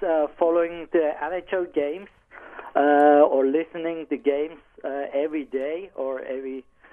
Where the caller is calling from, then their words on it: Bern, Switzerland; I'm calling from Switzerland, from Bern.